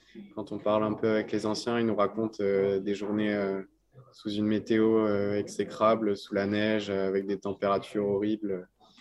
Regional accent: France; surtout en tant que Français

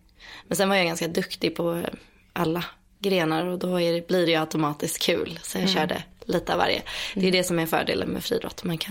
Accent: Stockholm, Stockholm County, Sweden; Jag är född och uppvuxen utanför Stockholm. Mm. Eller i en söderförort som heter Skarpnäck. Och nu för tiden bor jag i Hökarängen, ett stenkast bort.

